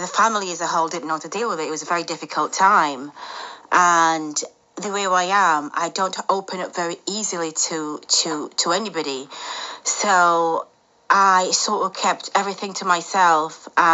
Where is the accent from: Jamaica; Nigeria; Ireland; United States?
Jamaica; started thinking about my childhood growing up in Jamaica, and I always wanted a dog and I didn't have a dog.